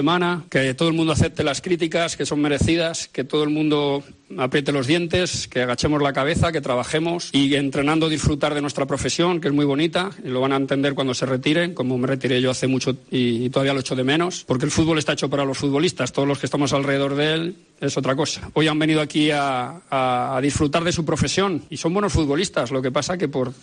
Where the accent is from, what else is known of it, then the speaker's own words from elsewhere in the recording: Madrid, Community of Madrid, Spain; yo soy madrileño